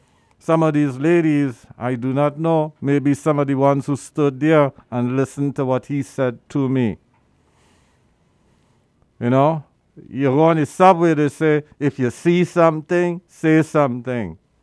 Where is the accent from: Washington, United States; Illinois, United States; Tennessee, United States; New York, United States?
New York, United States; Brooklyn; I said, I'm from Brooklyn, New York. Yeah, because this is my home now, brothers. Yeah, in Bushwick.